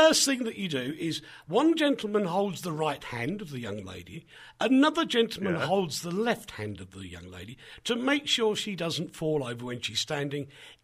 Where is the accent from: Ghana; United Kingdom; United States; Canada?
United Kingdom; South East England; Let's get it right. I'm from the home counties.